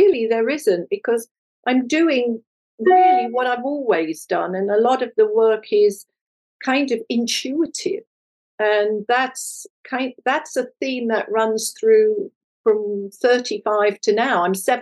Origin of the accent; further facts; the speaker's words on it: England, United Kingdom; moved away as an adult; now in United States; I'm English. My mother's German, married to an English father. So I was brought up in England and educated in England. And I came to America when I was 35.